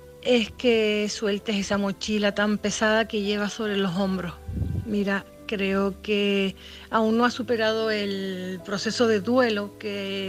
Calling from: Canary Islands, Spain; de Tenerife.

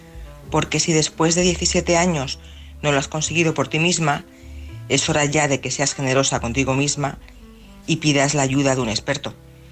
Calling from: Madrid, Community of Madrid, Spain; de Madrid.

